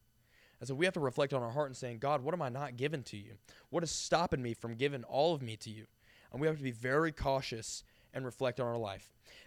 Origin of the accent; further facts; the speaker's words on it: the South, United States; And where I grew up in the South, about 98% of people were lukewarm.